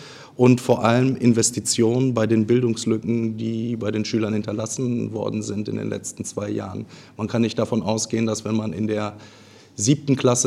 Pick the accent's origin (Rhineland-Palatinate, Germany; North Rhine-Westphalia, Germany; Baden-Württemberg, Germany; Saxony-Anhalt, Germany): North Rhine-Westphalia, Germany; Castrop-Rauxel; born there; Ich bin 35 Jahre alt, geboren in Castrop-Rauxel.